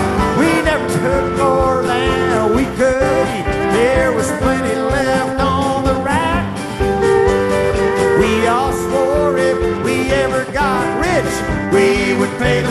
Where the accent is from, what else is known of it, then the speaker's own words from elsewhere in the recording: Mississippi, United States; which will take us through my home state of Mississippi as we're heading down there.